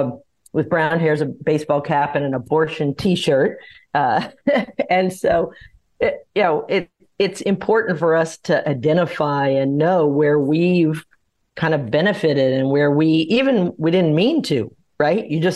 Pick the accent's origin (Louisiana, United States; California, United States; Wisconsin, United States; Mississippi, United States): Louisiana, United States; New Orleans; I do credit that I grew up in New Orleans for the fact